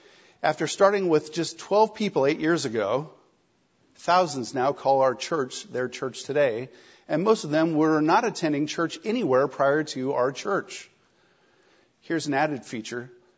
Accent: Holden, United States; even as I've been driving around my hometown here, Holden, this last week

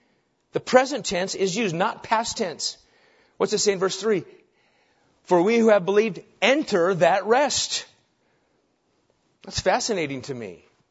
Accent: Nebraska, United States; Now, for me, I grew up in Nebraska.

